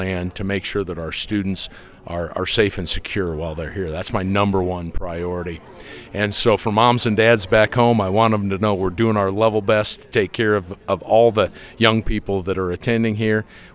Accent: Meade, Nebraska, United States; Sure. I grew up in Meade, Nebraska, and I was a member of the Meade FFA chapter.

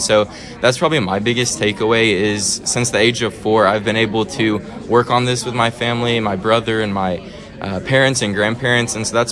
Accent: Stephenville, Texas, United States; I come from Stephenville, Texas, a part of the Stephenville FFA chapter

